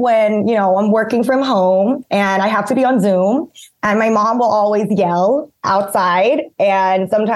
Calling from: Bangkok, Thailand; English is a second language; I'm from Bangkok, Thailand.

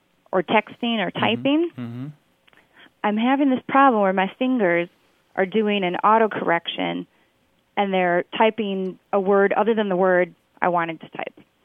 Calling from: Madison, Wisconsin, United States; I'm calling from Madison, Wisconsin.

